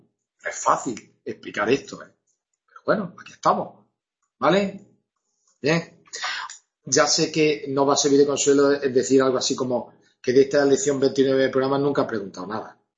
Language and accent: Spanish; Andalusia, Spain; digo la Junta de Andalucía porque como buen andaluz se me escapa, ¿no?